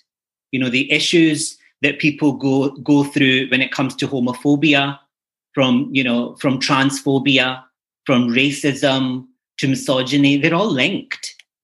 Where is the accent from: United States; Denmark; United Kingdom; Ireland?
United Kingdom; Glasgow, Scotland; I grew up in Glasgow